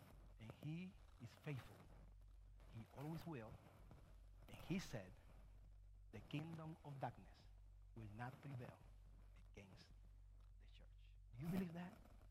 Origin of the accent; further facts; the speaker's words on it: Cuba; I'm from Cuba. When you say to me that you have $100,000 in your account, you are rich.